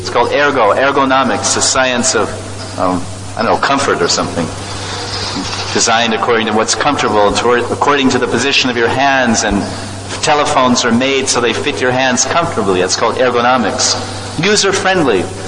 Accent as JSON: {"language": "English", "region": "Delhi", "country": "India", "tie": "born there", "said": "I was born in the municipal hospital in Delhi. I was born in Delhi in a hospital."}